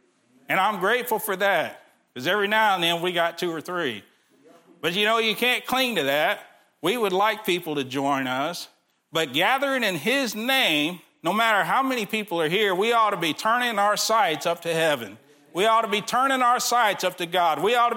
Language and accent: English; Texas, United States; Because I'm a Texan too.